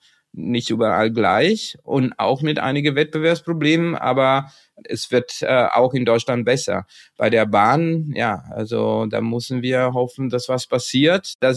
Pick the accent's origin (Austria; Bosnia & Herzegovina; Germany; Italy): Italy; German is a second language; Und als Italiener kann ich nur mich freuen